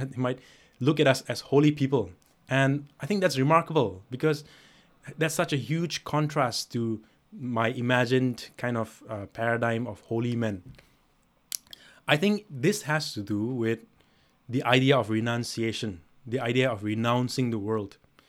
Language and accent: English; India; growing up in India, we're bombarded with images and so people who are who we call God men, right? Holy men.